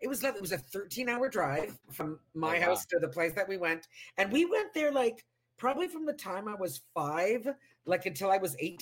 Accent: Tillsonburg, Ontario, Canada; so I grew up in Tillsonburg, like we mentioned, which is southwestern Ontario.

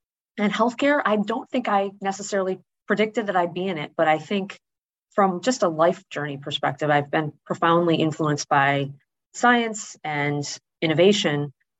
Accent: Wisconsin, United States; moved away as an adult; now in Indianapolis, United States; So I chose Indy just because it was relatively close to home growing up in Wisconsin, and packed a truck literally and moved to go be a rep.

